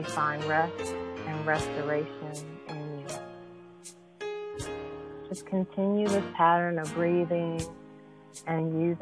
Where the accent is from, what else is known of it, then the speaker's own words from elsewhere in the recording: Michigan City, Indiana, United States; But I was born and raised in Michigan City, Indiana.